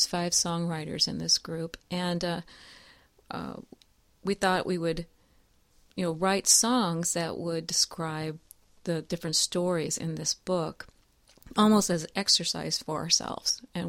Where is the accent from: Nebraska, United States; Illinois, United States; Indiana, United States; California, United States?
Indiana, United States; Elkhart; I actually didn't come from a musical family, but I grew up in Elkhart, Indiana, and that's where all the band instruments were made at that time.